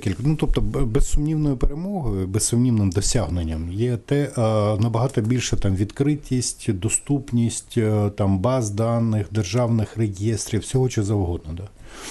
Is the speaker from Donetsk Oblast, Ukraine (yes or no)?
yes; Mariupol, Donetsk Oblast, Ukraine; я сам з Маріуполя, да, тобто в 90-ті я там працював, навчався в Донецьку, да.